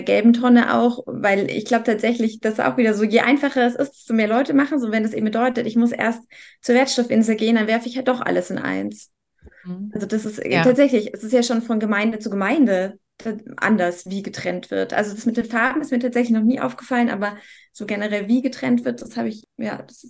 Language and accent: German; Munich, Bavaria, Germany; also ich komme ja aus München